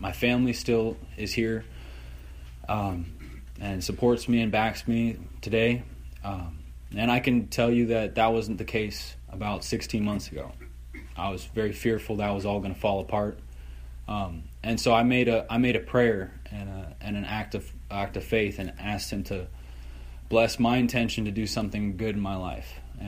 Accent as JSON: {"language": "English", "town": "Steubenville", "region": "Ohio", "country": "United States", "tie": "born or raised there", "said": "And a little bit about me. I was born and raised in Steubenville, Ohio. I was born in a great Christian home, very loving family."}